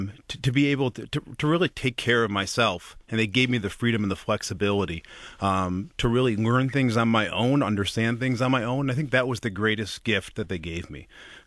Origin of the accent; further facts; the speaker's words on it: Bloomfield Hills, Michigan, United States; So I grew up in Bloomfield Hills.